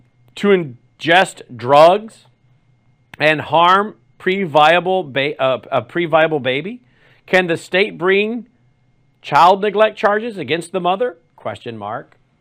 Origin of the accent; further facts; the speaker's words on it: Mississippi, United States; born there; I was born in Mississippi.